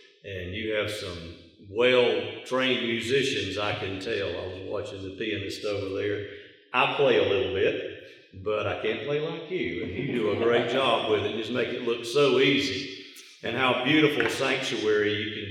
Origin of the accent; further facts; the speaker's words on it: Madison, Florida, United States; I grew up in a town very similar to Ashburn. I'm from Madison, Florida, which is about the size of Ashburn.